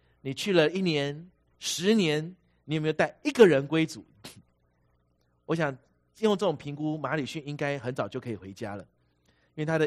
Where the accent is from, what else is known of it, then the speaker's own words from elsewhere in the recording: China; 哇，我们中国人太幸运了哈，因为我们出生就在讲这些的话